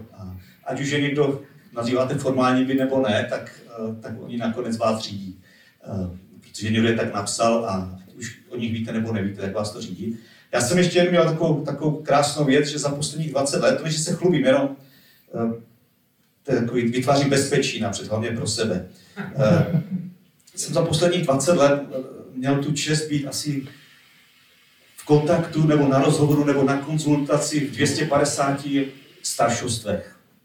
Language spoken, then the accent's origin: Czech; Vsetín, Zlín Region, Czechia; Já jsem ze Vsetína, jsem ženatý, máme s manželkou 4 děti, 3 dospělé, 1 dospívající.